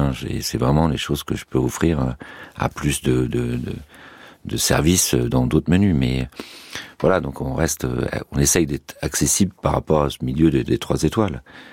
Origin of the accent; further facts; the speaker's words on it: Brittany, France; Je suis breton.